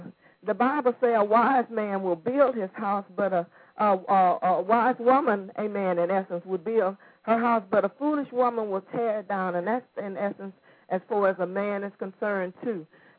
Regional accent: the South, United States; I'm from the South, amen, and I love good old soul food

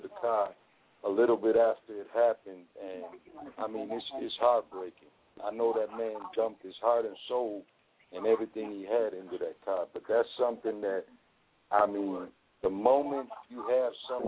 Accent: Chicago, Illinois, United States; I appreciate, you know, I'm from Chicago, man

